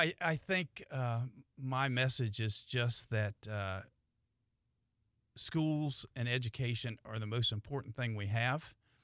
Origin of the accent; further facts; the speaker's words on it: St. Augustine, Florida, United States; I grew up in St. Augustine. I grew up in the community.